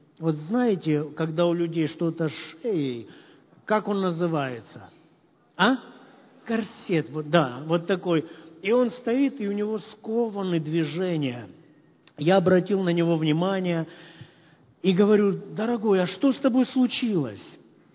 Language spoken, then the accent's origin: Russian; Kharkiv, Kharkiv Oblast, Ukraine; now in Poltava, Ukraine; я вырос на Салтовке